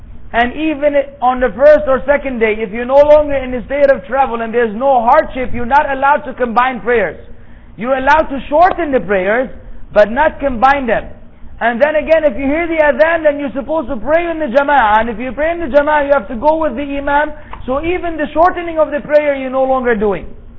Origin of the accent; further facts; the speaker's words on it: Singapore; also born or lived in Yanbu, Saudi Arabia; I was from Singapore, but then I stayed in Yanbu for 6 years and I don't stay at Singapore anymore. Now I'm back in Singapore for vacation.